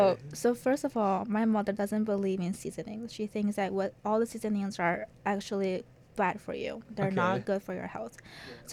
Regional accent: China; English is a second language; I just graduated 2 weeks ago of my first master program in industrial engineering, and I am from China.

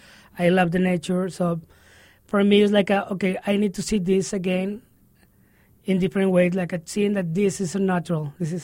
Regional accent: Coahuila, Mexico; English is a second language; now in Tijuana, Mexico; So that was my situation in there, because I'm from Coahuila.

